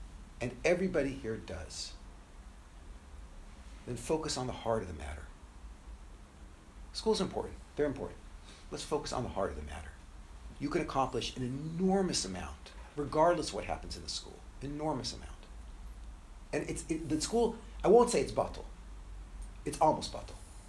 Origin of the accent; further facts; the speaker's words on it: Beverly Hills, California, United States; By the way, I grew up in Beverly Hills. That was my neighborhood. Beverly Hills, for those of you who don't know, is not one of the poor neighborhoods in Los Angeles.